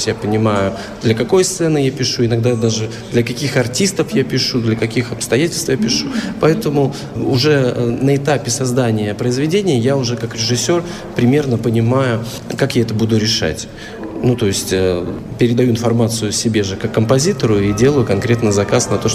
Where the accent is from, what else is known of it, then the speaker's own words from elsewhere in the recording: Moscow, Russia; born there; also born or lived in Minsk; Потому что я 17 лет жил в Минске, и вообще у меня половина людей, которых знают, считают, что я белорус, хотя я родился в Москве.